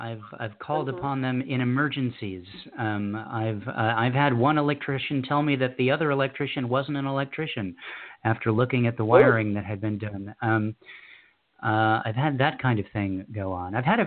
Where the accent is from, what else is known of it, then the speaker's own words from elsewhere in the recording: California, United States; We were both there from different parts of the country. I came from Southern Cal.